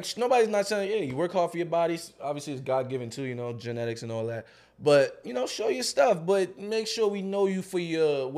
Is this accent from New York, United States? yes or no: yes; New York, United States; But for me, you know, growing up in New York with all this culture...